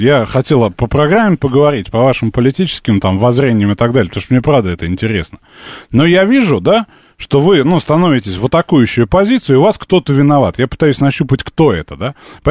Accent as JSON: {"language": "Russian", "region": "Moscow", "country": "Russia", "said": "я только москвич"}